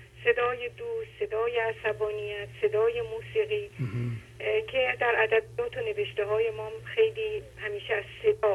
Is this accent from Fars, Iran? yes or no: yes; Shiraz, Fars, Iran; من شیرازی هستم، خدمتتون زنگ میزنم.